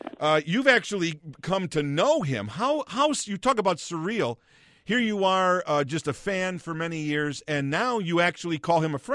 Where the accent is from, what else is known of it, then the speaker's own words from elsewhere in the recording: Chicago, Illinois, United States; And even though I've been born and raised in Chicago, I bought a Yankees jacket in 1982 before I ever bought a Cubs jacket.